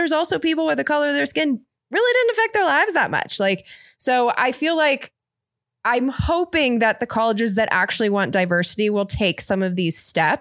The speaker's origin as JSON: {"language": "English", "town": "Irvine", "region": "California", "country": "United States", "tie": "born or raised there", "said": "Like, I grew up in Irvine, California"}